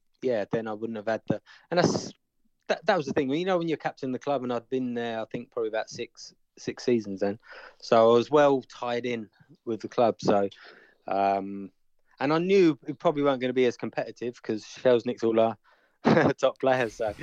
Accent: England, United Kingdom; I was from England, wasn't I?

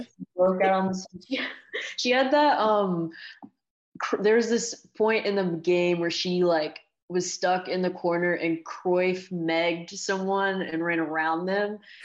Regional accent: Hoover, Alabama, United States; I loved it. I think Hoover is like very like typical small town feel.

